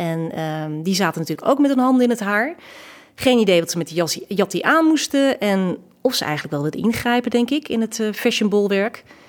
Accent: Nijverdal, Overijssel, Netherlands; Ik ben opgegroeid in Nijverdal, vlakbij Raalte.

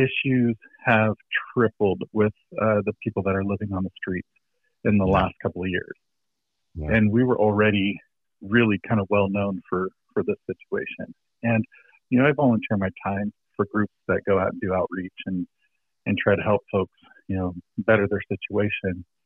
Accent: California, United States; if I wasn't in my hometown and I was so attached, the building that I'm in is where my parents used to go after work together.

